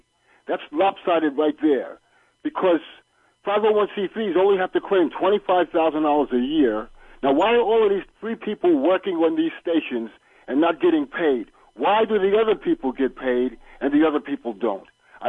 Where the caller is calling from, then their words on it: Manhattan, New York, United States; I'm calling from Manhattan.